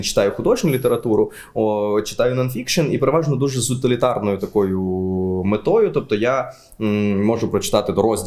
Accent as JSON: {"language": "Ukrainian", "town": "Mykolaiv", "region": "Mykolaiv Oblast", "country": "Ukraine", "said": "я ж з Миколаєва, типу"}